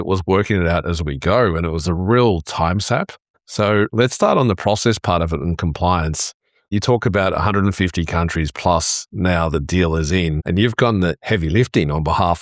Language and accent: English; Australia; moved away; I'm Australian, but I've been here since 2012.